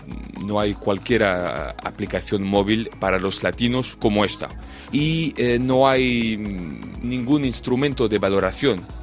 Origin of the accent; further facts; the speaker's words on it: France; Spanish is a second language; Yo soy francés y parte del equipo está en Francia.